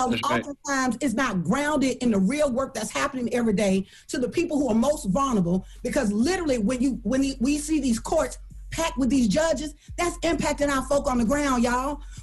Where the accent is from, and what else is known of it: Alabama, United States